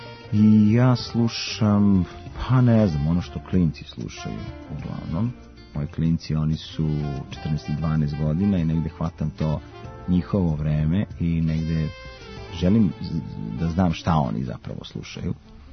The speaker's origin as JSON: {"language": "Serbian", "town": "Kragujevac", "region": "Šumadija", "country": "Serbia", "tie": "born there", "said": "I onda prvo sam probao da se bavim fotografijom u Kragujevcu, u mom rodnom gradu."}